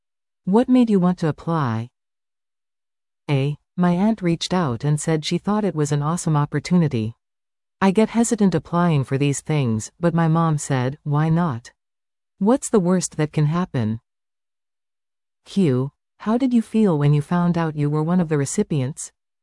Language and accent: English; Collingwood, Ontario, Canada; I've lived in Collingwood my whole life. I went to Admiral Collingwood and Collingwood Collegiate Institute.